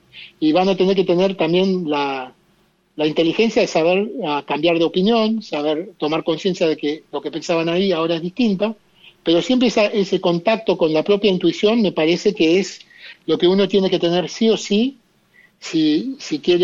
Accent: Argentina; now in Canada; yo soy tan argentino como canadiense

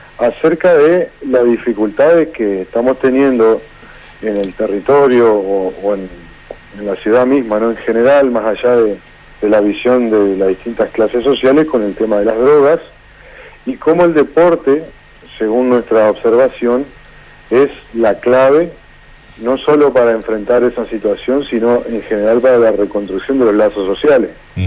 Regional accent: Argentina; Estamos ante la oportunidad como generación o como argentinos

